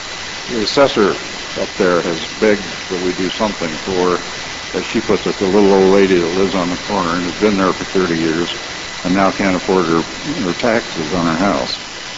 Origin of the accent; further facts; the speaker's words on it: United States; I'm from Johnson County, as most of you know